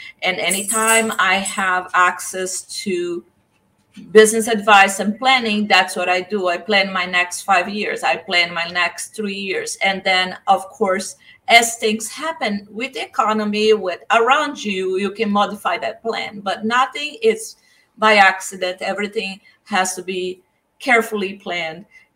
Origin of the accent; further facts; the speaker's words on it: Brazil; moved away as an adult; So I grew up in Brazil. I went to college for marketing. At the age of 19